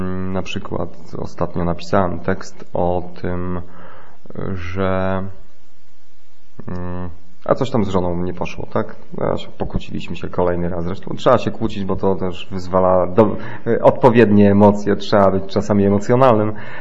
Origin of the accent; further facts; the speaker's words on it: Zamość, Lublin Voivodeship, Poland; a pan przypadkiem nie jest gdzieś z tamtych okolic, Zamość, tamte takie zawodzenia wschodnie. Ja mówię, że no tak, zgadła pani.